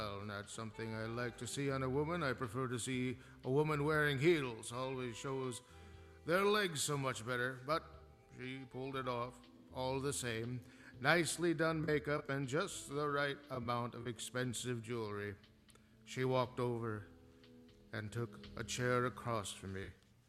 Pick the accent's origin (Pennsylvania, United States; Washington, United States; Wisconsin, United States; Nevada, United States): Wisconsin, United States; Kenosha; now in Los Angeles, United States; I remember it when I was a kid growing up in Kenosha, but having been in L.A. For so long